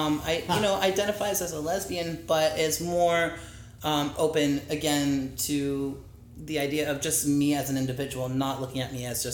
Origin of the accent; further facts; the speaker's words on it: Indiana, United States; Okay, well, I specifically grew up in Northwest Indiana, between that and on the border of Indiana, Illinois. So I wasn't that far away from Chicago, which had a, you know, a gay area, Boys Town.